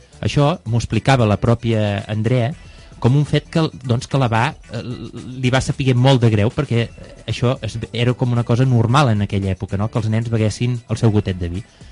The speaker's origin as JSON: {"language": "Catalan", "town": "Els Pallaresos", "region": "Catalonia", "country": "Spain", "tie": "born or raised there", "said": "finalment va ser destinat al meu poble, als Pallaresos"}